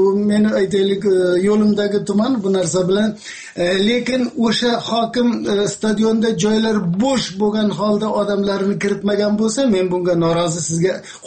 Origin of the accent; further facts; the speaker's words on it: Fergana, Fergana Region, Uzbekistan; Bizning o'zimning shahrim 2000-3000 yillik tarixi bor Farg'ona shahrim qadriyatliroq emasmi menga?